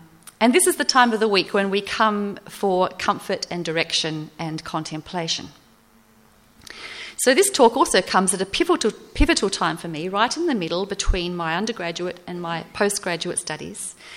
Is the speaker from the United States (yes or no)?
no; Australia; I'm an Australian mother and housewife. What am I doing down here?